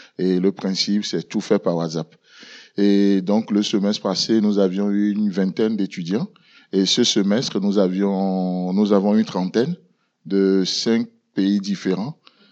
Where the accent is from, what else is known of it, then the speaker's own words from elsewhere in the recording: Togo; now in Benin; Non, en fait, je suis togolais, mais je suis missionnaire au Bénin depuis 4 ans maintenant